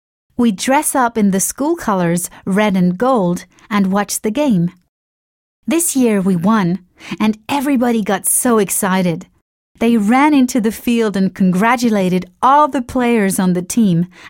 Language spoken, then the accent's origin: English; Norway; English is a second language; now in United States; Seeing my home country from the outside and with American eyes has given me a different perspective on life. I see how small Norway is compared to the rest of the world.